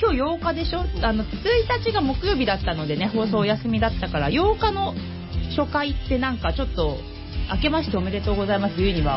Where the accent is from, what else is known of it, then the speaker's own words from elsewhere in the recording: Kawasaki, Kanagawa, Japan; 川崎生まれ川崎育ち、自称 … のリーダー、おしゃべり担当